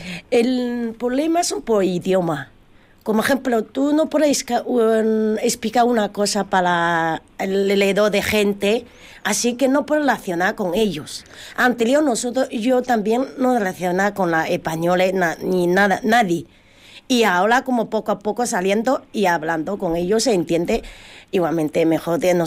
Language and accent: Spanish; China; Spanish is a second language; now in Spain; Sí, por ejemplo, nosotros somos chinos, simple mentalidad, hay chinos aquí.